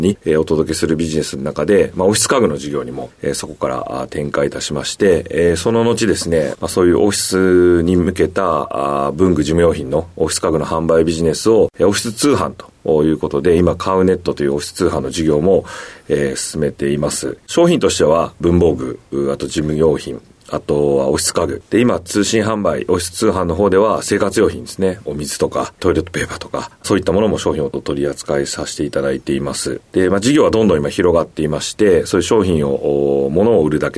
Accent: Ashiya, Hyogo, Japan; 兵庫県の芦屋市になります。

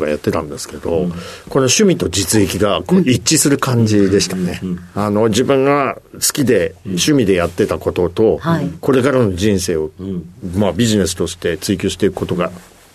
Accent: Yokohama, Kanagawa, Japan; born there; 父親が転勤族だったので、はい、生まれたところは横浜市なんですが、2歳までしかいなかったので、うん、記憶にはないです

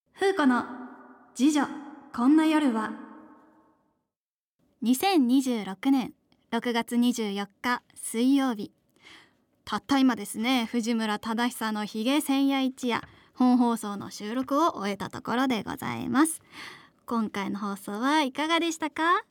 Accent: Sapporo, Hokkaido, Japan; moved away as an adult; also born or lived in Tokyo; now in Osaka, Japan; 出身は、北海道の札幌市です。生まれたのは東京らしいんですけど、本当に生まれてすぐ札幌市に移り住んだので、もう全然東京の記憶はないですね。まあ、北海道で、18年間育ちまして、紆余曲折ありまして、今は大阪で 舞台役者をしながら

